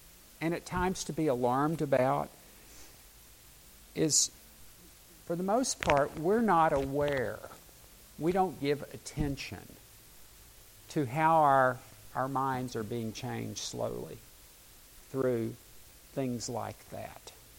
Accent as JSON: {"language": "English", "region": "the South", "country": "United States", "tie": "born or raised there", "said": "So, to understand me, you have to understand that I grew up in the South. You have to understand that I had a fairly conservative family."}